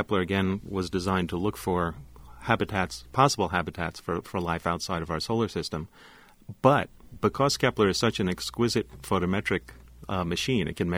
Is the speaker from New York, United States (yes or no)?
yes; Long Island, New York, United States; Well, we grew up in the New York area, Neil in the city and me on Long Island.